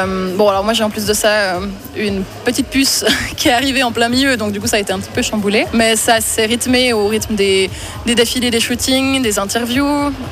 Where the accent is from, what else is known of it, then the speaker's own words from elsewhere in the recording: La Chaux-de-Fonds, Neuchâtel, Switzerland; j'ai 27 ans, je viens de Chaux-de-Fonds